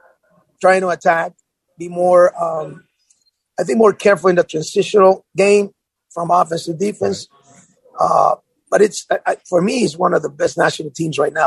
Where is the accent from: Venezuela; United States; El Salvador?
El Salvador; I'm from El Salvador